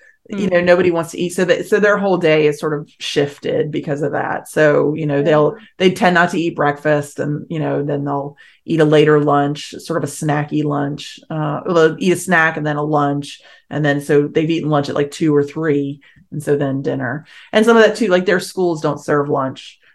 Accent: United States; You know, as an American, I'm sure that, you know, as an American, I don't have a whole lot of rights to say that I'm not a Native American.

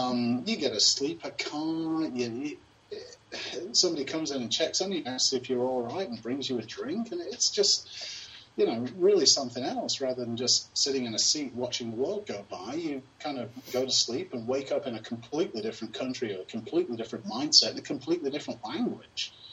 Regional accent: England, United Kingdom; moved away as an adult; I was born and raised in England for 25 years.

